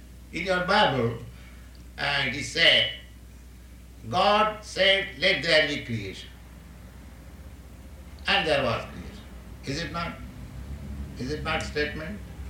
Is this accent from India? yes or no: yes; India; Why? I am an Indian, I am a foreigner. 2 or 3 years ago, I was not known to them, not they were known to me.